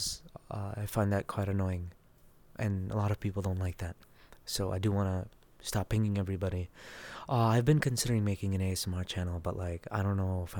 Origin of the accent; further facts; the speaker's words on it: Dallas, Texas, United States; I am from Dallas, Texas. I'm a Texan, but I'm not white. I'm a Packy boy.